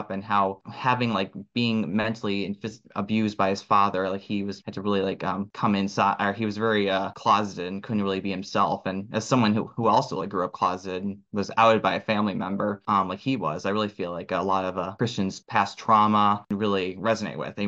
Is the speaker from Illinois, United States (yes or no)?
yes; Chicago, Illinois, United States; Pronouns he, him, his. I'm from Chicago.